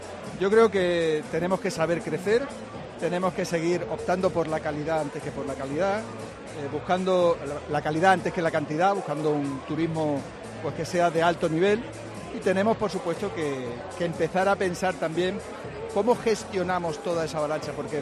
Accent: Spain; y digo nosotros como españoles, nos ponemos precisamente en el crecimiento

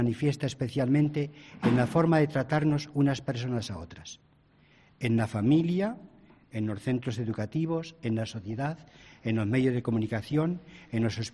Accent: Ávila, Castile and León, Spain; Yo soy de Ávila, como ustedes saben.

